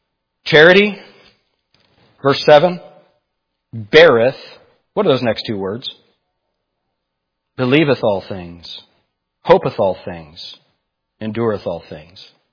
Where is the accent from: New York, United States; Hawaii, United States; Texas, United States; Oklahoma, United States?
New York, United States; And what I used to say is, well, I'm from New York. We call this talking.